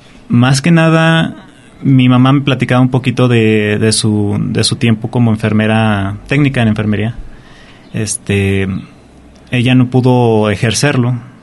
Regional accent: Zacatecas, Mexico; born there; also born or lived in Ojo Caliente; now in Colotlán, Mexico; yo nací en Zacatecas, viví un poco de tiempo en Ojo Caliente, pero he radicado de Colotlán desde hace más de 20 años.

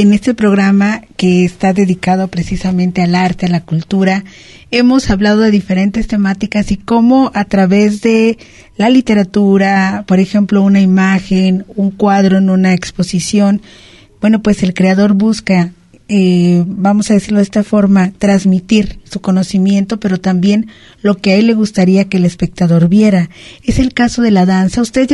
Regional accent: Mexico; a lo mejor porque somos mexicanos

